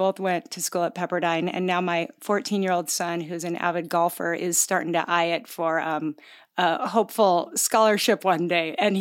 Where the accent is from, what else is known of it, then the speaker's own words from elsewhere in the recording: Gig Harbor, Washington, United States; I was born and raised in Gig Harbor.